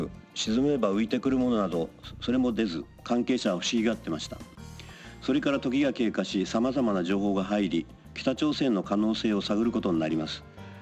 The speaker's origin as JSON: {"language": "Japanese", "region": "Miyazaki", "country": "Japan", "tie": "born or raised there", "said": "私は宮崎県で生まれ育ち、今年66歳になります。"}